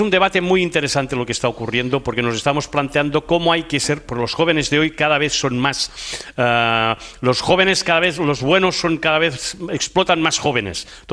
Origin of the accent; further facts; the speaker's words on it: Spain; first language Catalan; Spanish is a second language; a mí me permite reconciliarme con mi lengua materna, como es el catalán.